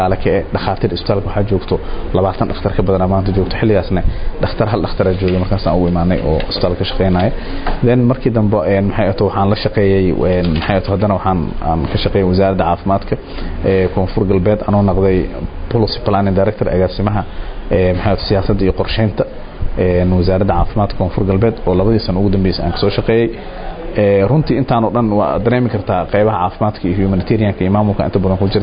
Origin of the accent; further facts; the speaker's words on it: Mogadishu, Banaadir, Somalia; waxaan ku dhashay magaalada Muqdisho 1989kii